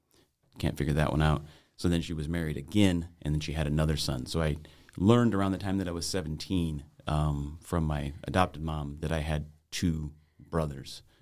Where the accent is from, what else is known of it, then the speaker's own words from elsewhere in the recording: Chicago, Illinois, United States; now in Elkhart County, United States; I grew up in Chicago with my mom, and then made it back to Elkhart County, where I've lived most of my life.